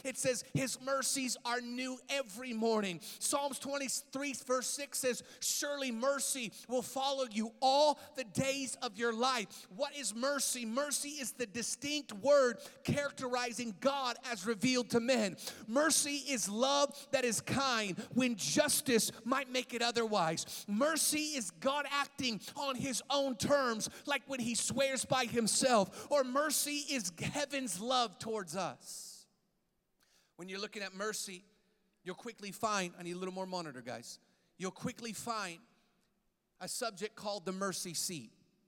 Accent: Seattle, Washington, United States; and he was my youth pastor growing up in Seattle, and I tormented him, his poor house.

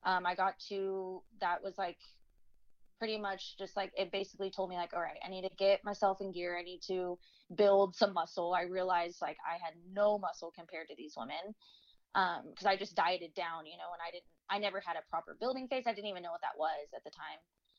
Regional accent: Houston, Texas, United States; now in Dallas, United States; And because I was living in Houston, that's where I'm from, born and raised in Houston.

